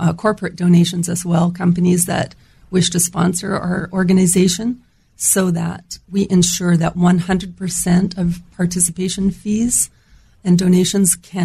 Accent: Vancouver, British Columbia, Canada; I'm from Canada and I'm from Vancouver

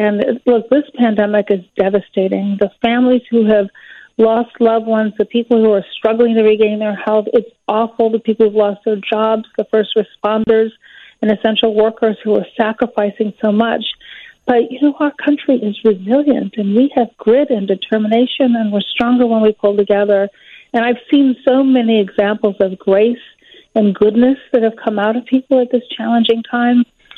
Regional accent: Chicago, Illinois, United States; When the music stopped, I was in New York, and needless to say, no one back home in Chicago is interested in me returning from New York

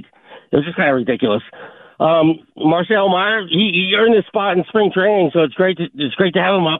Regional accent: Pompano Beach, Florida, United States; Just real quick, I'm from Pompano Beach, Florida. That's Fort Lauderdale.

